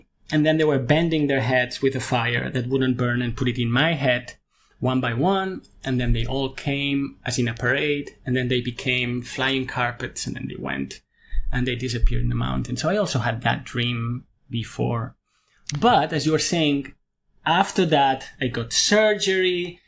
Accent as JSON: {"language": "English", "country": "Spain", "said": "I'm from Spain, so it's a Catholic country."}